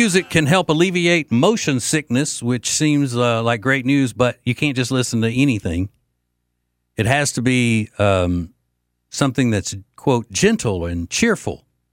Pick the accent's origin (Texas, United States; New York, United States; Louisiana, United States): Louisiana, United States; Winfield; in my hometown of Winfield, Louisiana